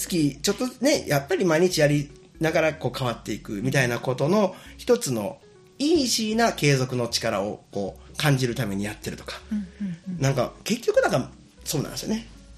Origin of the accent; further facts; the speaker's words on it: Amagasaki, Hyogo, Japan; now in Sanda, Japan; 僕は実は出身が尼崎で、はい、で三田に、住んで、まあ、もうそろそろ 7,8 年になるかなっていうところなんですけど